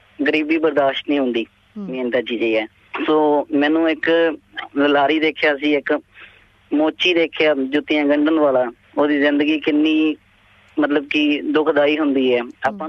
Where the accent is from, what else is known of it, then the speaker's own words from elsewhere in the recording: Muktsar Sahib, Punjab, India; moved away as an adult; now in Melbourne, Australia; ਮੈਂ ਜੀ ਐਕਚੁਅਲੀ ਮੈਂ ਮੁਕਤਸਰ ਸਾਹਿਬ ਤੋਂ ਹਾਂ ਬੇਸਿਕਲੀ। ਮੈਂ ਆਪਣੀ ਜ਼ਿੰਦਗੀ ਦੇ 10 ਸਾਲ ਘਰ ਤੋਂ ਬਾਹਰ ਹੀ ਕੱਢੇ ਨੇ